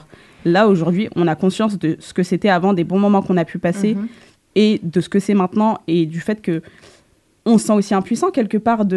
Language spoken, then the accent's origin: French; Saint-Denis, Île-de-France, France; j'ai grandi, je suis née, j'ai grandi à Saint-Denis, en Seine-Saint-Denis.